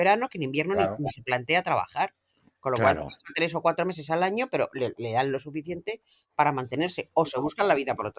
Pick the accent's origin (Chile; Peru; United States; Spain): Spain; estoy muy orgullosa como española